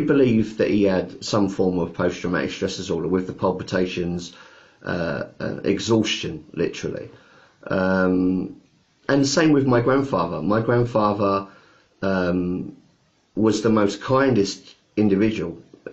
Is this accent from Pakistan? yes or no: no; United Kingdom; We just have moved around so much that we're just British, really. We are British.